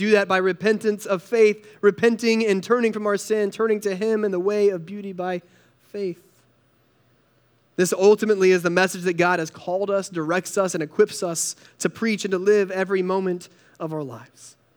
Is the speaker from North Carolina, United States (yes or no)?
yes; North Carolina, United States; I grew up in North Carolina, and every elementary schooler in North Carolina goes gold panning on a field trip.